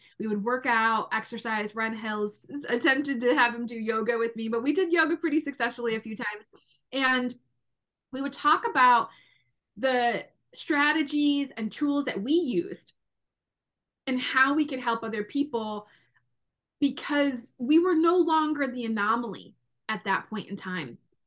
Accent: Detroit, Michigan, United States; And I was growing up in Detroit, Metro Michigan.

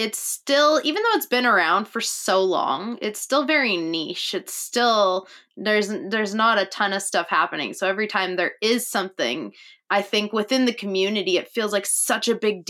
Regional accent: Canada; I'm Canadian

